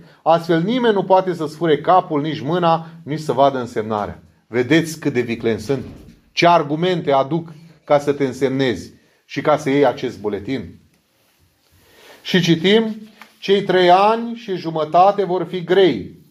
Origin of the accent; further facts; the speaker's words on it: Romania; să nu uităm că suntem ortodoxi și să nu uităm că suntem români.